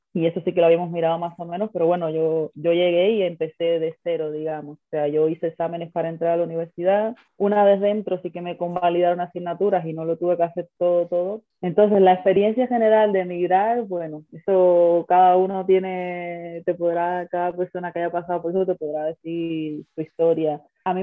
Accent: Cuba; moved away as an adult; now in Madrid, Spain; soy cubana, como muchas de tus otras entrevistadas, pero vivo en Madrid hace 11 años ya. Vine para España cuando estaba en mitad de la carrera.

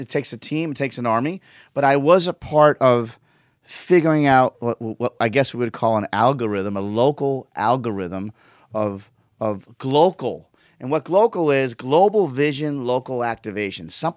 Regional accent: Boston, Massachusetts, United States; Now, I got lucky because I was from Boston, working in Boston

